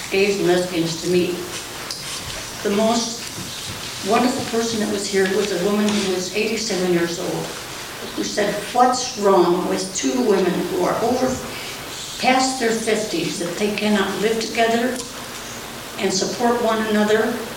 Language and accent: English; Rock Island, Illinois, United States; from Rock Island, Illinois, and I was here at the village when it was first brought up.